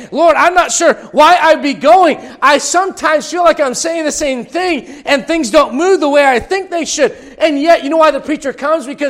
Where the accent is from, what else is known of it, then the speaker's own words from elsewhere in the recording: United States; As an American, I don't like what's going on.